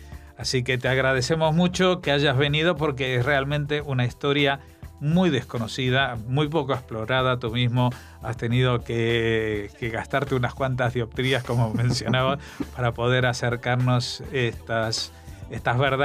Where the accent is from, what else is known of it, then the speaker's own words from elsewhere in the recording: Argentina; accent: Argentine; Habrás adivinado por mi acento que soy argentino